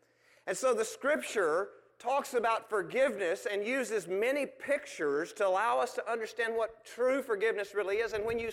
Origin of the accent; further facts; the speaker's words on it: Texas, United States; Now, I grew up in West Texas.